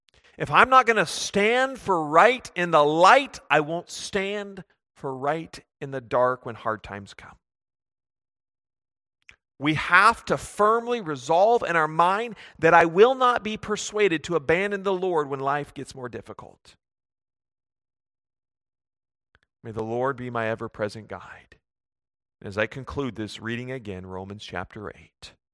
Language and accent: English; United States; And I'm originally from the States, and as I see things down there as well, and sorrows my heart.